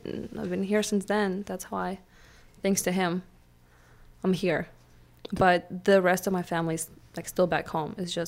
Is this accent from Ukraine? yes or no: yes; Ukraine; I'm from Ukraine.